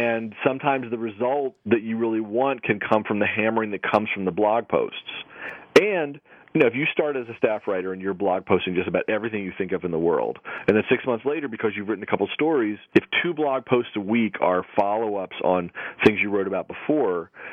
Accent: Philadelphia, Pennsylvania, United States; Big five. I'm from Philadelphia.

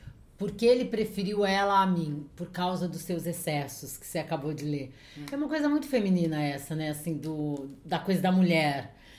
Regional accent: Santos, São Paulo, Brazil; Eu passei toda a minha infância, adolescência em Santos

